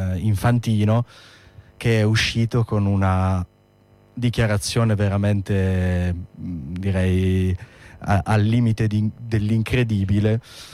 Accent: Turin, Piedmont, Italy; Sì, su questo da torinesi possiamo confermare su le ricadute positive delle Olimpiadi

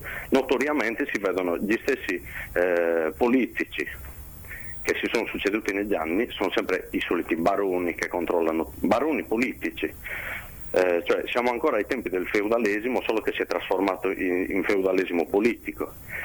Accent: Sardinia, Italy; tenuto in piedi il governo dei partiti italianisti sulla nostra terra, e organizzare autonomamente da sardi e da lavoratori sardi quello che è il nostro futuro.

